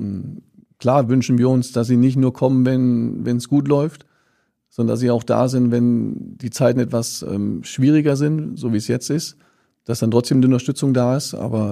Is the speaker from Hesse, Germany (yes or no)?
yes; Steinhaus, Hesse, Germany; Oder das war auf jeden Fall angefangen habe ich in meinem Heimatdorf.